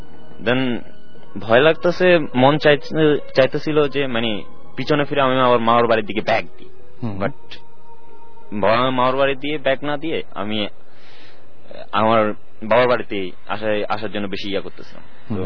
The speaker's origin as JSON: {"language": "Bangla", "town": "Chittagong", "region": "Chittagong Division", "country": "Bangladesh", "tie": "born or raised there", "lives_now": "Dhaka, Bangladesh", "said": "আমার বাড়ি চিটাং, ঢাকায় পড়াশোনা করি।"}